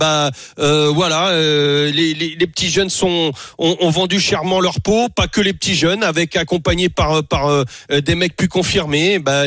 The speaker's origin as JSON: {"language": "French", "town": "Poitiers", "region": "Nouvelle-Aquitaine", "country": "France", "said": "Mais je suis de Poitiers, moi, tu sais, comme on n'a pas beaucoup de sports de haut niveau."}